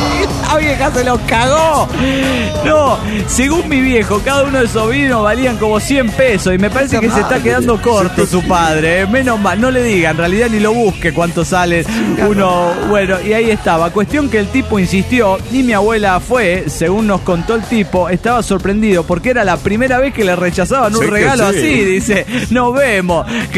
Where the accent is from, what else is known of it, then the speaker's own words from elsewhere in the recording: Cochabamba, Bolivia; de Cochabamba, Bolivia.